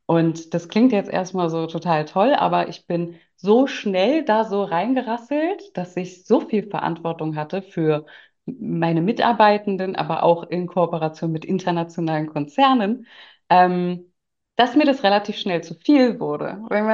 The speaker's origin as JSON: {"language": "German", "region": "Berlin", "country": "Germany", "said": "Ich komme ursprünglich aus Berlin, lebe in Berlin, bin Mitte 30"}